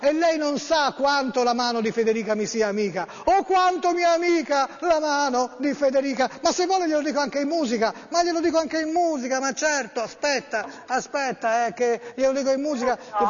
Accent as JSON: {"language": "Italian", "town": "Florence", "region": "Tuscany", "country": "Italy", "said": "perché io sono toscano, no? Sono fiorentino."}